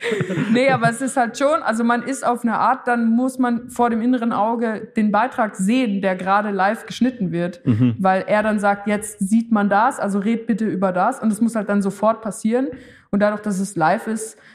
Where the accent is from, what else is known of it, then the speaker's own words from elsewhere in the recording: Switzerland; Für mich als Schweizerin